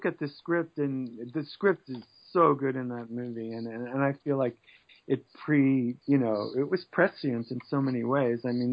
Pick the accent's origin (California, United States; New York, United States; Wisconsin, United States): New York, United States; It's funny because I grew up in New York, and my father, we always went to movies as a child. I was born in 1952